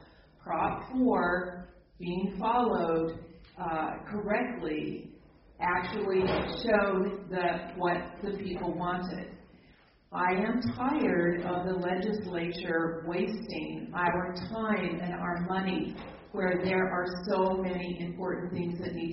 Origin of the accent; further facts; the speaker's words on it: Roy, Utah, United States; I'm from Roy